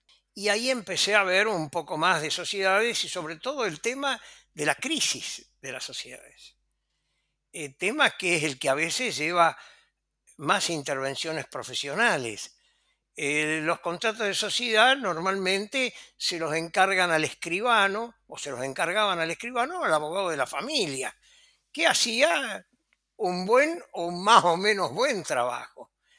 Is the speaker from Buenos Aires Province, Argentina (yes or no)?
no; Rosario, Santa Fe, Argentina; Vos sabés que yo soy un rosarino con 88 años de edad, que viajé por todo el país porque mi padre era bancario y recalamos en Córdoba